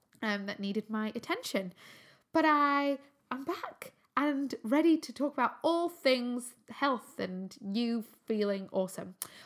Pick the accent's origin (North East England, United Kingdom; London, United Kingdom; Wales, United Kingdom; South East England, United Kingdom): North East England, United Kingdom; Newcastle; accent: Geordie; I grew up in Newcastle and my Geordie accent isn't that great.